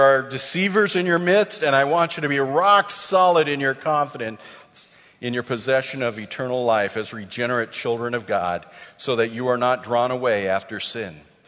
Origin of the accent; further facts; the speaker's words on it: California, United States; I grew up in California. You drove up to the snow to see it, and then you went home.